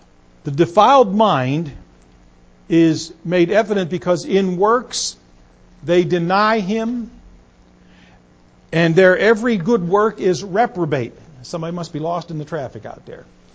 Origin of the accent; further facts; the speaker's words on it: United States; As American patriots, we have enemies today.